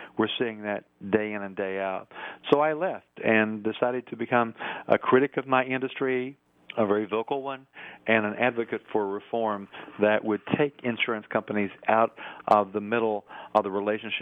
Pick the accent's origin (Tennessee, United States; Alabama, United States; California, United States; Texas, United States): Tennessee, United States; I was a newspaper reporter in my home state of Tennessee